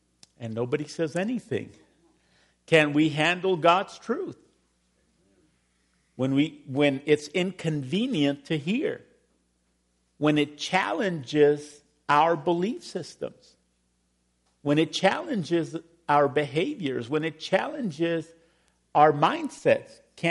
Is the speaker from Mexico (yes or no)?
yes; Mexico; I come from Mexico